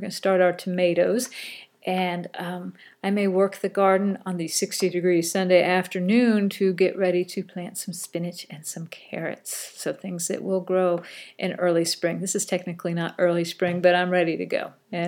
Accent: United States; I am an ignorant citizen of the United States of America.

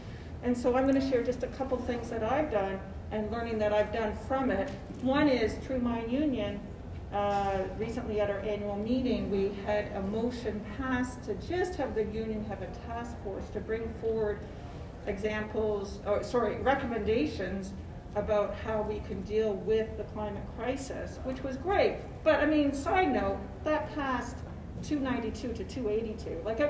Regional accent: Hamilton, Ontario, Canada; I'm here from Hamilton, Canada.

